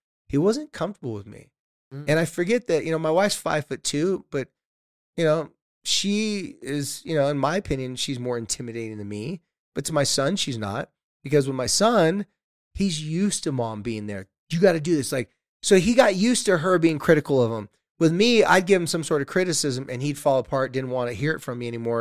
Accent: Carlsbad, California, United States; the hotel we stayed at was near Legoland, because my hometown's Carlsbad, Legoland's at.

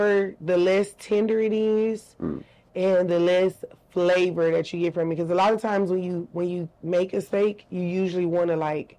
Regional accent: Compton, California, United States; I'm from Compton, I'm a little ghetto

